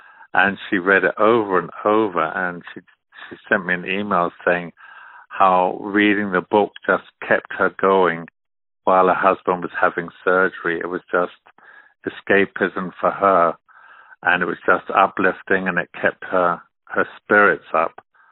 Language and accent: English; Portsmouth, South East England, United Kingdom; he came from Portsmouth in England, which is my hometown, and there's still a Charles Dickens museum there.